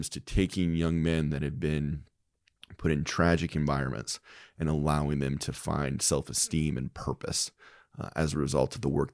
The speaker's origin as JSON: {"language": "English", "town": "Atlanta", "region": "Georgia", "country": "United States", "tie": "born or raised there", "said": "No, we grew up in Atlanta, you know, in kind of the Sandy Springs area."}